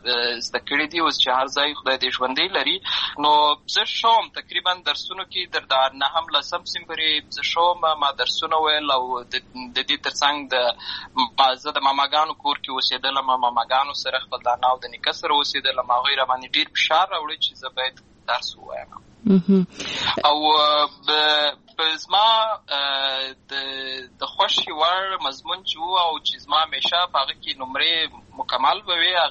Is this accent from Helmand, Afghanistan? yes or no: yes; Lashkar Gah, Helmand, Afghanistan; زه په اصل کې د اوروزګان ولایت یم، اما زه په هلمند ولایت لشکرګاه کې پیدا شوی یم، اما د لوی شوی یم، امالته مې ښوونځی لسته ده